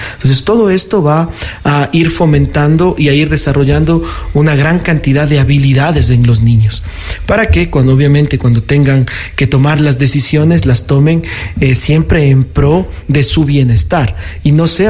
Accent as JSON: {"language": "Spanish", "country": "Ecuador", "said": "como familias ecuatorianas o como ciudadanos ecuatorianos no tenemos esta educación emocional desde el hogar."}